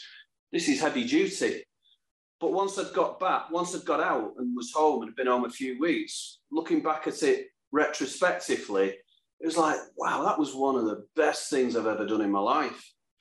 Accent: Salford, North West England, United Kingdom; because I'm from Salford.

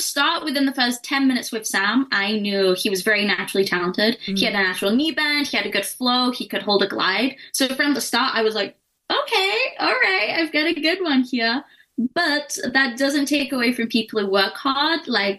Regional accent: Doncaster, Yorkshire and the Humber, United Kingdom; So the day after the show, I packed it all up. I came back up north because I am from Doncaster. So I came back up.

